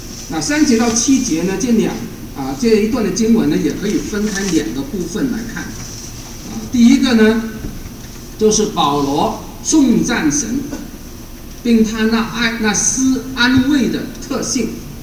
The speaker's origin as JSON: {"language": "Chinese", "country": "Canada", "said": "其实包括我们加拿大人，"}